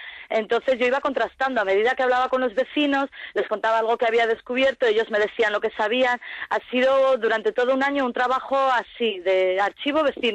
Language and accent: Spanish; Burgos, Castile and León, Spain; also born or lived in United States; now in Madrid, Spain; porque soy originaria de Burgos, pero yo pasé 10 años viviendo fuera de España. Entonces, después de pasar 10 años, de los cuales 7 los pasé en Estados Unidos, volví a Madrid, me instalé aquí en Tetuán.